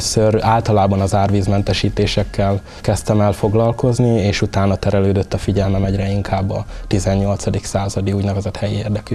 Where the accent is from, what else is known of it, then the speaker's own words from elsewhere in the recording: Kunhegyes, Jász-Nagykun-Szolnok, Hungary; Tulajdonképpen Kunhegyesnek, tehát a szülőfalumnak a 18. századi történetét kutatom